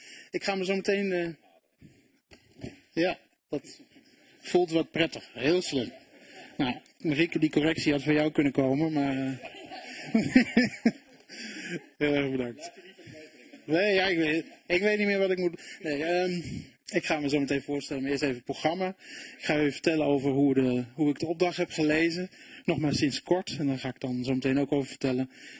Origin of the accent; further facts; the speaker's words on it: Holten, Overijssel, Netherlands; Ik ben 38 jaar. Ik kom oorspronkelijk uit Holten, moet ik dan zeggen. Uit Holten. Het is het Zallandse land. Dus ik praat ongeveer een beetje de streektaal. Het schijnt net iets anders te zijn. Maar ik kan ook in het dialect meepraten.